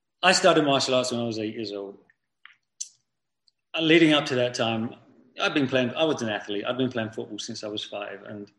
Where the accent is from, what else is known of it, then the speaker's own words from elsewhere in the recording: England, United Kingdom; the obvious I would say would be Captain Britain, because I'm from England.